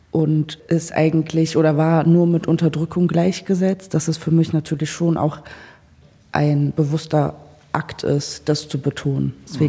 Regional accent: Dersim, Tunceli Province, Turkey; Das ist aus der Region, aus Dersim, wo ich herkomme, heißen wirklich tatsächlich sehr viele so.

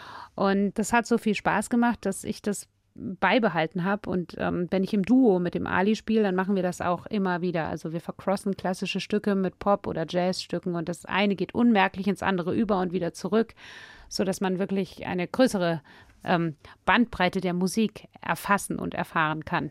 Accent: Erlangen, Bavaria, Germany; also born or lived in Munich; so wie ich in München geboren bin und in Erlangen aufgewachsen bin.

